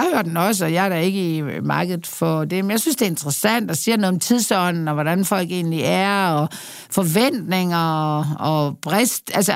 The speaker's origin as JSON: {"language": "Danish", "region": "Jutland", "country": "Denmark", "said": "Men hjemme i Jylland, der er der mange, der holder fast i Skanderborg."}